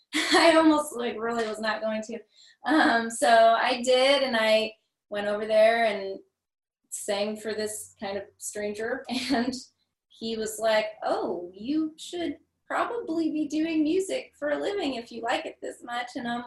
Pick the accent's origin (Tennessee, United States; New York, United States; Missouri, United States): Missouri, United States; Cape Girardeau; Yeah, I grew up in Cape Girardeau.